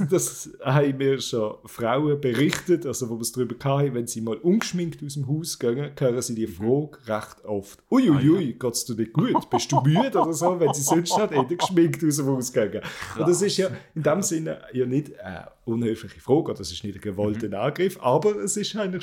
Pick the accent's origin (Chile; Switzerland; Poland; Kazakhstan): Switzerland; Basel-Landschaft; ich komme aus dem Baselbiet. Ich habe wirklich so eine Schweizer Fresse.